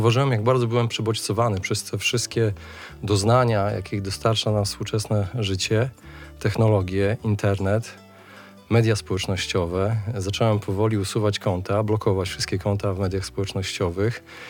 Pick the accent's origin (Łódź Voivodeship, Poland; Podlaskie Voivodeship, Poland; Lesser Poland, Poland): Podlaskie Voivodeship, Poland; Białystok; moved away as an adult; also born or lived in Warsaw; Wyprowadziłem się 5 lat temu z Warszawy. Pochodzę z Białegostoku, ale wyjechałem na studia do Warszawy, tam mieszkałem